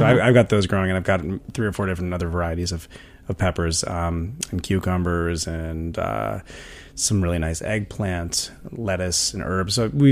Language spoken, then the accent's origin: English; Vermont, United States; I grew up in Vermont on a small sort of sustainable organic farm. And my parents raised everything from chickens to sheep to cattle